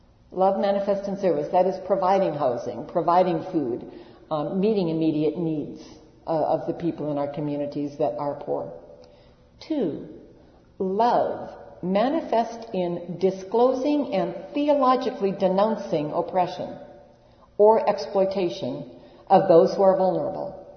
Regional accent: Seattle, Washington, United States; In my city, I come from Seattle.

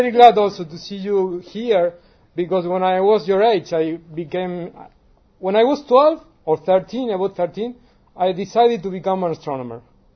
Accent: Argentina; English is a second language; As you are already aware, I'm from Argentina, from my accent.

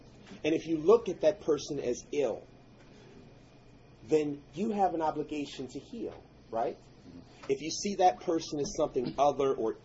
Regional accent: United States; I come from America where, you know, extreme right-wing people, they think that health care is a right and not instead of a privilege.

